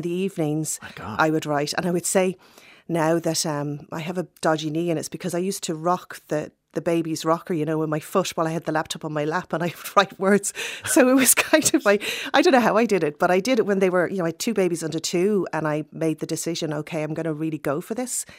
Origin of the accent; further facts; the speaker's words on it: Wexford, Leinster, Ireland; moved away as an adult; I'm from Wexford, and I left Wexford at 18, very wide-eyed and innocent, to work